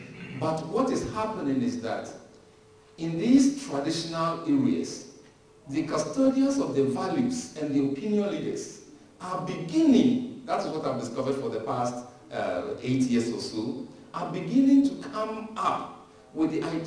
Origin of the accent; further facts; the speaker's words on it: Ghana; So I, for example, I am a Fanti, but I am a Ghanaian. But I'm also a Christian.